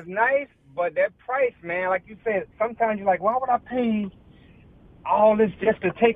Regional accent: Miami, Florida, United States; I'm from Miami, living here in Riverview.

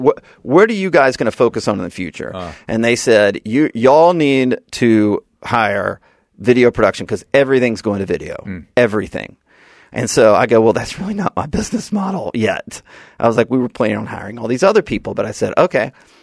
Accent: Birmingham, Alabama, United States; I'm from Alabama.

